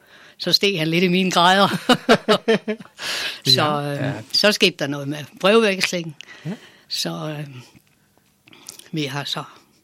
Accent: Gravballe, Central Denmark Region, Denmark; Jamen, jeg er fra den anden del af landet. Jeg kommer fra Gravballe.

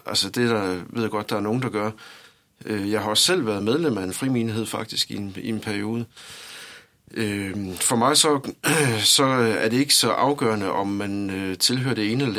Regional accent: Skjern, Central Denmark Region, Denmark; Nu er jeg selv fra Skjern her

